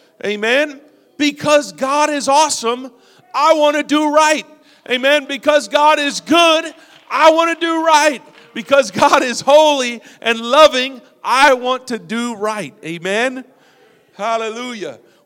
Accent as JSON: {"language": "English", "town": "Las Vegas", "region": "Nevada", "country": "United States", "tie": "born or raised there", "said": "I grew up in Las Vegas. You know, we had … all that stuff."}